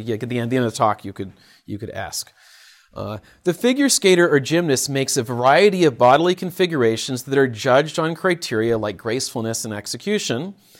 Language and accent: English; Portland, Oregon, United States; I am from Portland, Oregon, where our greatest skater, anybody know her name?